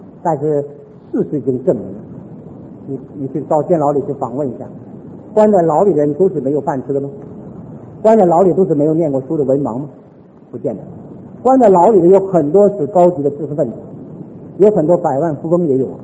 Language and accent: Chinese; China; 身为一个中国人，身为一个中国的这个基督徒